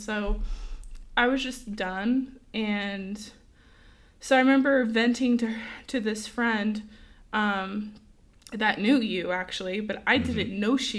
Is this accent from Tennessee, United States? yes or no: no; California, United States; moved away as an adult; so I am from California, and God asked me to move to South Carolina the year prior before we met, and I bravely said yes, and I moved over there, and I didn't know anyone